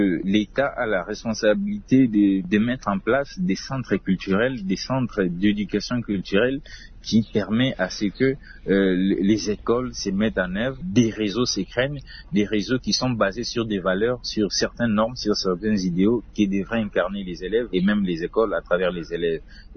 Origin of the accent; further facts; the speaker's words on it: DR Congo; on est Congolais, on appartient à une nation qui est la République démocratique du Congo.